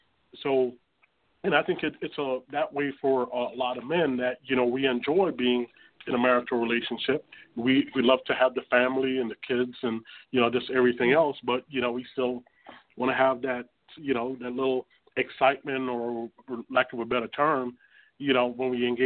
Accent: Jamaica; born there; I'm Jamaican born, and we have a saying

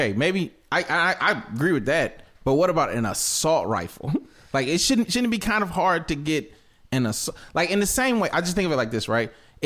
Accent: Jonesboro, Georgia, United States; I'm a dude from the South, from Jonesboro, Georgia.

